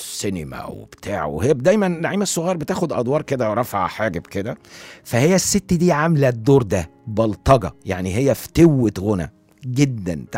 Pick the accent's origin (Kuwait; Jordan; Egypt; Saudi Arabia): Egypt; انت مالك انت احنا مصريين انا عايز متر